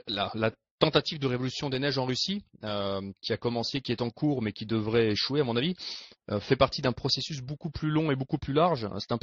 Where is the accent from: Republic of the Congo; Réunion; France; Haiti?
Republic of the Congo; Pointe-Noire; J'ai grandi en Afrique, je fais ma scolarité au lycée français de la ville de Pointe-Noire au Congo en Afrique centrale.